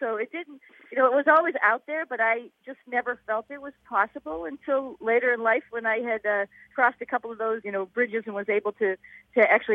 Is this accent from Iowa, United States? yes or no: no; Ohio, United States; born there; I met Neil Armstrong because I was born in Ohio.